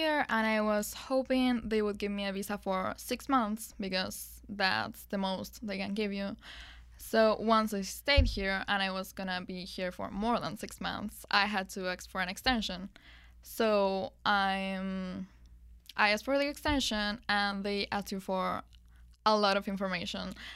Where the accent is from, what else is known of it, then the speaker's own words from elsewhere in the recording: Mexico City, Mexico; also born or lived in Uruguay; I'm from Mexico City. I've been living there for about 4 years because I used to live in Uruguay before.